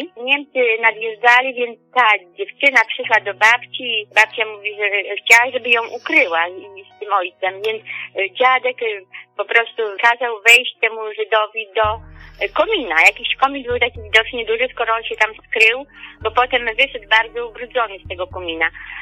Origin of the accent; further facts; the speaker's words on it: Wólka Łamana, Subcarpathian Voivodeship, Poland; Pochodzę z Wólki Łamanej w województwie rzeszowskim, koło Leżańska.